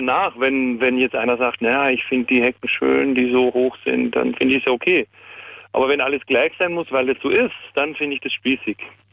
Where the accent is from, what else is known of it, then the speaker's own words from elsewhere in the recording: Austria; now in Berlin, Germany; Naja, ich bin ja kein Deutscher, ne? Ich bin ja Österreicher und bin hierher gekommen 1989.